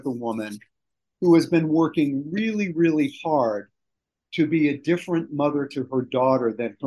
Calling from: Washington, District of Columbia, United States; So I'm coming from Washington, D.C., which is just beautiful today.

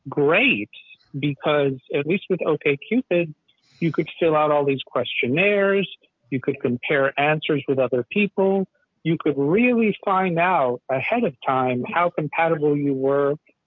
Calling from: Atlanta, Georgia, United States; I'm calling from Atlanta.

